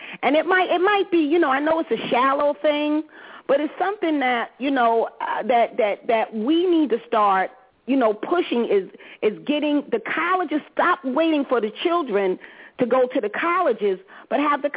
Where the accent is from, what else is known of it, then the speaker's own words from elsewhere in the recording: New Jersey, United States; See, you know, I'm from Jersey, so Rutgers is at high schools with programs.